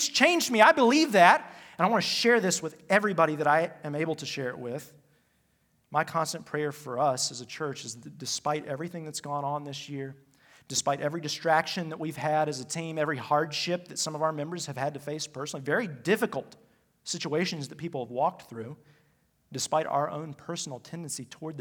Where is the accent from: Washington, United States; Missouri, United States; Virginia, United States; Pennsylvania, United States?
Virginia, United States; Roanoke; Growing up in Roanoke, maybe for those of you who are Roanokers, you know, everybody calls Greensboro like the worst place in the world.